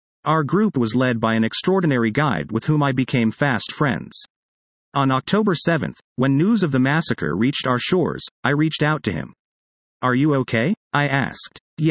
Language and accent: English; Miami, Florida, United States; now in Los Angeles, United States; His second tour would begin in Los Angeles, where I live, and move across the country to my hometown of Miami.